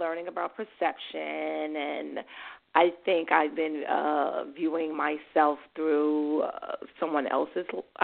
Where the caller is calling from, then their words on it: New York, United States; I'm calling from New York